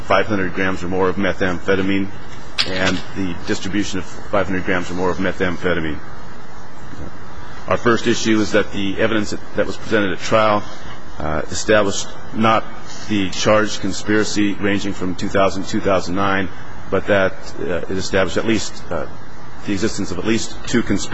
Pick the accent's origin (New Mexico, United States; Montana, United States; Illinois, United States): Montana, United States; Great Falls; I'm from Great Falls, Montana